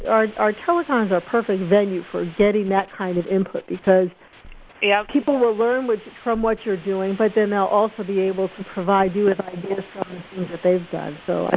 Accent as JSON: {"language": "English", "region": "Zurich", "country": "Switzerland", "said": "from Zurich."}